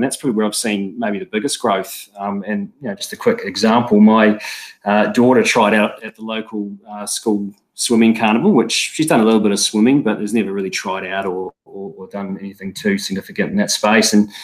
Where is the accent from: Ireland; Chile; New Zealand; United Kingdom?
New Zealand; now in Australia; I married an Australian, which I, growing up in New Zealand with thick Kiwi blood, never thought I'd quite do, but it ended up that way.